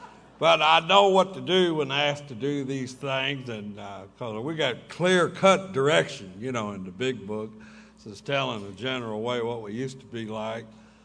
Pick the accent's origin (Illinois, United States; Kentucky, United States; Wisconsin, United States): Kentucky, United States; born there; I was born in Kentucky, and I got sober in Kentucky.